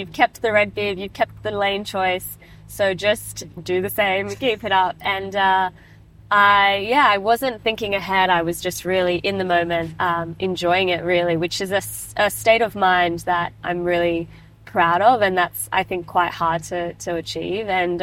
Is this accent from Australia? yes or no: yes; Sydney, New South Wales, Australia; growing up in the Sydney 2000 aftermath with Ian Thorpe, Susie O'Neill as like my idols